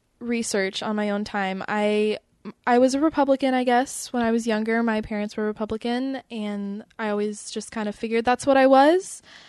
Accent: Fishers, Indiana, United States; also born or lived in Tennessee; But I went to school in Fishers, Indiana, so I've lived there for about 10 years.

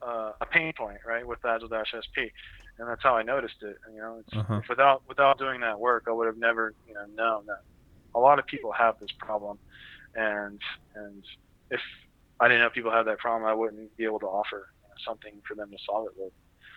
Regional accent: United States; he's from the UK, I'm from the United States, right?

